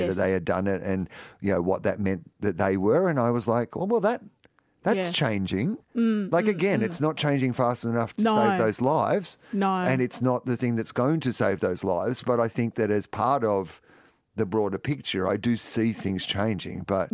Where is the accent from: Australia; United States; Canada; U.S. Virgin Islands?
Australia; Small steps as an Australian.